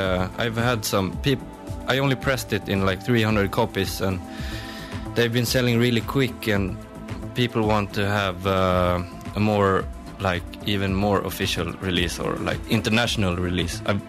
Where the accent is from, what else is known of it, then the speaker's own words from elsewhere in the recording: Stockholm, Stockholm County, Sweden; English is a second language; I'm from Sweden, Stockholm, Suedois.